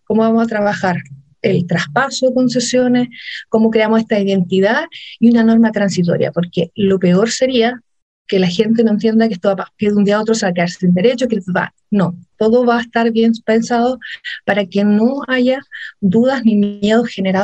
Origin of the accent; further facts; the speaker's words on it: Ñuble, Chile; yo soy de Ñuble, tú estás desde Biobío